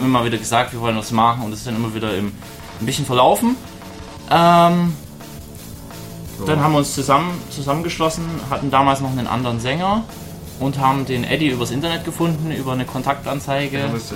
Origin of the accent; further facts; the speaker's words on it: Stuttgart, Baden-Württemberg, Germany; aus dem Stuttgarter Raum. wir sagen immer, wir kommen aus Stuttgart, wir kommen aus dem Umkreis Esslingen, Vaihingen an der Enns.